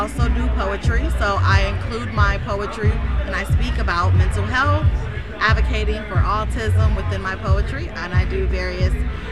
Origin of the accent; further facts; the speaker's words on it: Detroit, Michigan, United States; moved away as an adult; So I am originally from Michigan, Detroit, and I moved out here in 2011.